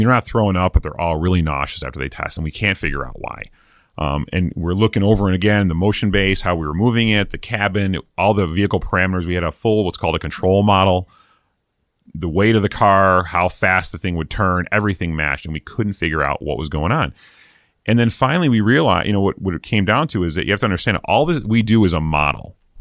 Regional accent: East Coast, United States; moved away; I'm from the East Coast originally.

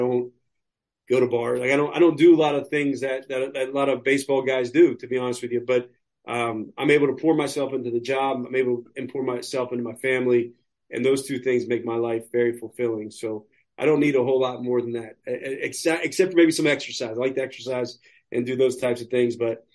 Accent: Pittsburgh, Pennsylvania, United States; I'm from Pittsburgh, so I'm more of a Pirates, Steelers, Penguins fan.

